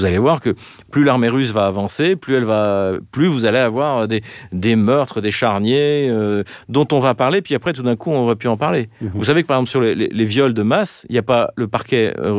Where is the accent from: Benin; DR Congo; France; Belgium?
France; Ce n'est pas notre problème en tant que Français.